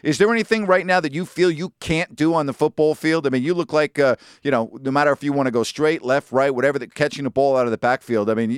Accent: New York, United States; I'm like, gosh, I'm from New York, dude, and I eat fast.

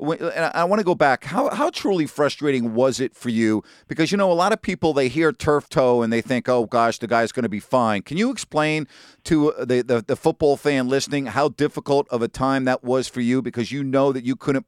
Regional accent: New York, United States; I'm like, gosh, I'm from New York, dude, and I eat fast.

